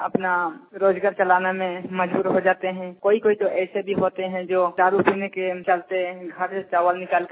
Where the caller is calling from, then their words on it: Jharkhand, India; मैं गरम दरभंगा से बोल रहा हूँ, प्रखंड जिला सरायकेला।